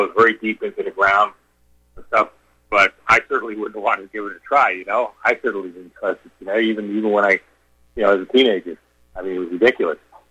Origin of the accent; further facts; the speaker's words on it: New York City, New York, United States; I remember growing up in New York City, there were certain stations in New York at that time.